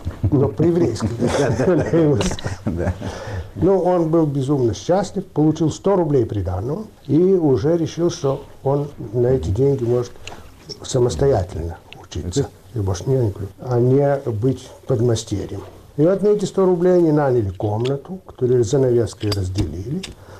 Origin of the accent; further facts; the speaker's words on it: Kyiv, Ukraine; born there; Я родился в Киеве. Все дети родились в Киеве.